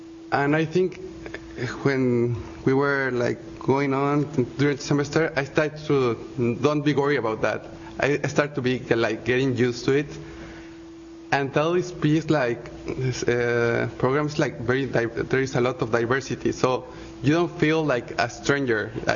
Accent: Mexico; I'm from Mexico.

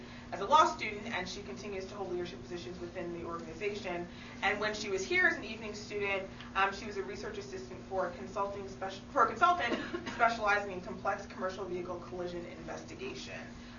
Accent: New York, United States; my favorite state, New York, my home state.

